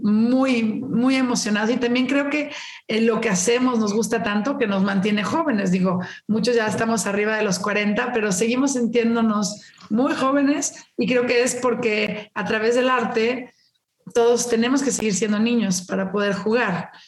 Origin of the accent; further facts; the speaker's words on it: Mexico; Para mí es muy importante hacer algo en mi país